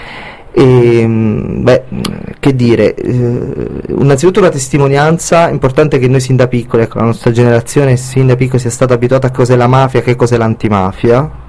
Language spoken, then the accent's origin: Italian; Naples, Campania, Italy; Sì, sono di Napoli.